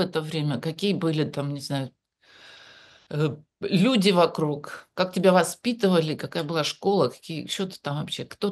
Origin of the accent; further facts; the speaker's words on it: Novosibirsk, Novosibirsk Oblast, Russia; Я сама из Новосибирска. Из Новосибирского академгородка.